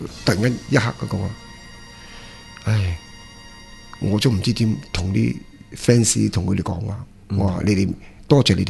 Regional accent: Hong Kong; 我以前的事我香港人

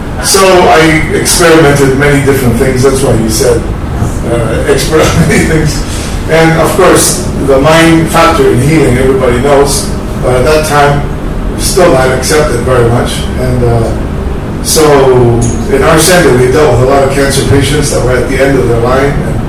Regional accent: Canada; also born or lived in Greece; I was originally from Greece. I was born in Greece, I grew up in Canada, and I was a musician at first

